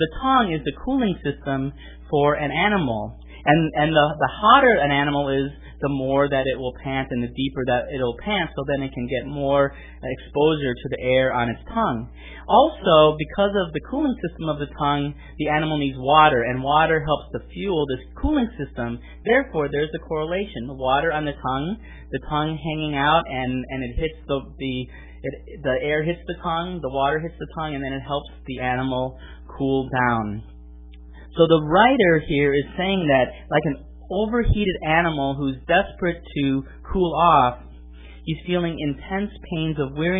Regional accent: Milwaukee, Wisconsin, United States; also born or lived in New York City; I grew up in Milwaukee, and I lived for many years in New York City.

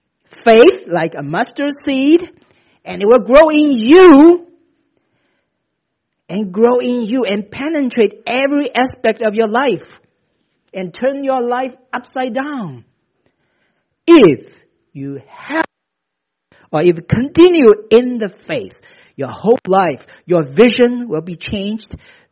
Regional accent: Shanghai, China; I was in my hometown, a small town nearby Shanghai. I was speaking to a group of Christians, you know, probably 5 miles away from the place where I was born.

